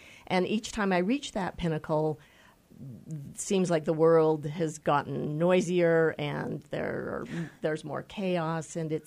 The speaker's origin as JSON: {"language": "English", "town": "Tooele", "region": "Utah", "country": "United States", "lives_now": "Escalante, United States", "said": "I'm originally from Tooele, Utah."}